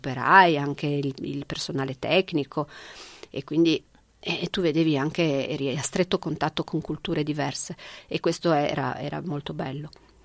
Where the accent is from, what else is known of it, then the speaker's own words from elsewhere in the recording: Genoa, Liguria, Italy; born there; io appunto a Genova, io nata a Genova